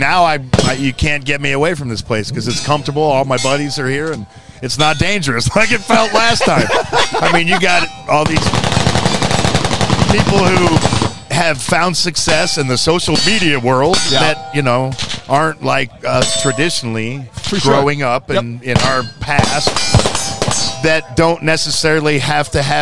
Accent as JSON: {"language": "English", "town": "Tulsa", "region": "Oklahoma", "country": "United States", "tie": "born or raised there", "said": "I grew up in Tulsa, Oklahoma, one of the only Jewish families in town."}